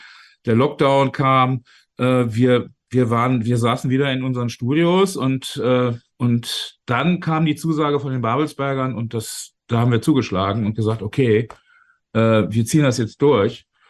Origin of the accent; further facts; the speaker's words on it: Berlin, Germany; ich sage, nein, ich bin nicht aus Wales, ich bin aus Berlin.